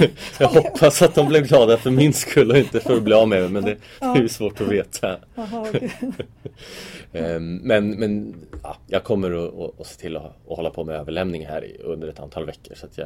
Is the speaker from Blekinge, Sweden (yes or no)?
no; Tyresö, Stockholm County, Sweden; Jag har bott i Tyresö egentligen stora delar av mitt liv. Mm. Mina föräldrar flyttade hit när jag var 5, så att jag är uppväxt i Öringe. Har gått på dagis på Sagan. Jag har gått i skolan i Stimmet, föräldskolan. Och gått på gymnasiet på Tyresö gymnasium.